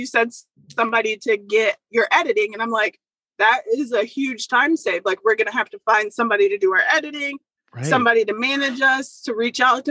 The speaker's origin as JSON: {"language": "English", "town": "Akron", "region": "Ohio", "country": "United States", "said": "We're both from Akron. We originated from Akron."}